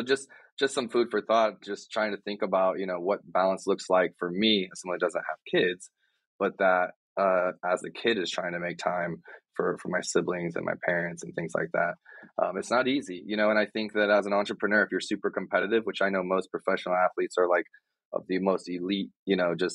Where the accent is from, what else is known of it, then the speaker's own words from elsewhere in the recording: DR Congo; also born or lived in Cameroon; now in United States; I had just a very interesting upbringing in that I grew up in Africa with my family in Congo and Cameroon, like some very remote, unique places. And it really bonded us together. I came back to the U.S.